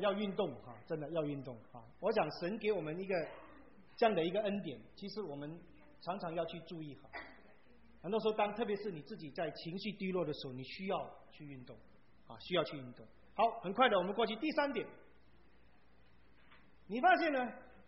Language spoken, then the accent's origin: Chinese; Malaysia; now in United States; 那我咱们在马来西亚长大，我们都是一早起来就是在路边就有那个面摊哈